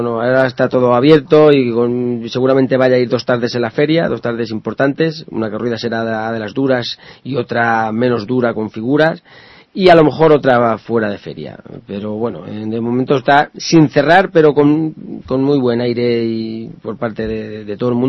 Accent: Fuenlabrada, Community of Madrid, Spain; Sí, no, y además soy de Fuenlabrada

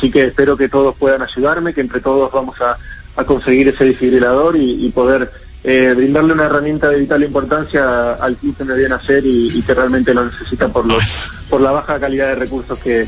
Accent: Santa Fe, Argentina; el club de regatas de Santa Fe, de mi ciudad, el club donde yo nací y comencé a jugar a mis 4 años

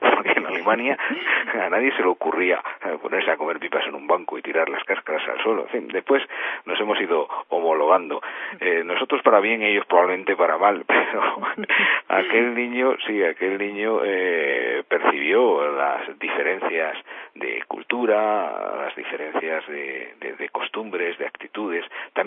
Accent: Leganés, Community of Madrid, Spain; No, yo recuerdo mi infancia en Leganés, en el colegio en San Nicasio, en el bachillerato en el Churriguera, en José de Churriguera.

